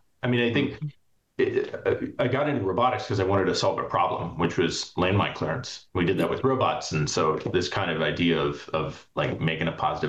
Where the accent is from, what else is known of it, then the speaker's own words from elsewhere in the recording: Texas, United States; Grew up in Texas, one of two older of two.